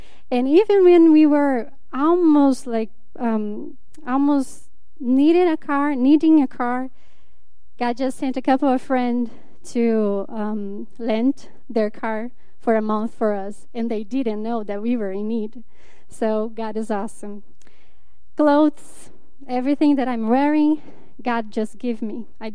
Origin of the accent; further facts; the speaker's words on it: Brazil; English is a second language; moved away; I'm from Brazil.